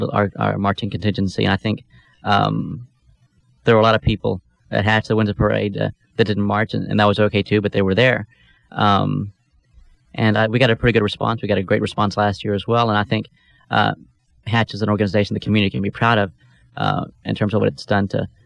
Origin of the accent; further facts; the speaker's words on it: Houston, Texas, United States; I grew up in South Houston, and I used to think there's no one gay in the South Houston Pasadena area except me.